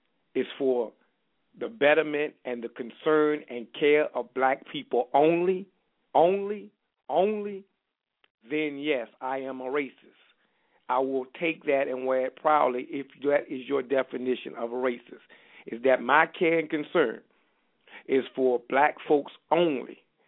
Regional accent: United States; my condition here in America, my growing up in America, my understanding of American history, my understanding of American culture.

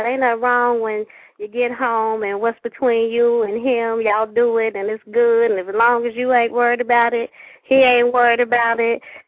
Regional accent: Midwest, United States; Well, no, we're Midwest. We're not far from Pittsburgh.

